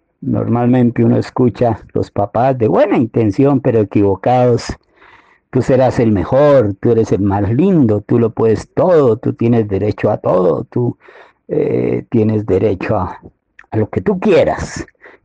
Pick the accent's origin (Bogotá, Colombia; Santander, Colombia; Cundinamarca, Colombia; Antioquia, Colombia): Santander, Colombia; por allá en una región de Santander, de donde yo soy